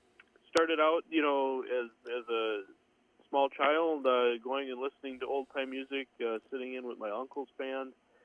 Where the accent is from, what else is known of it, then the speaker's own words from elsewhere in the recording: Mankato, Minnesota, United States; Born and raised in Mankato, Minnesota, which is, well, for the old-time folks on the program today, it's about 30 miles west of New Ulm.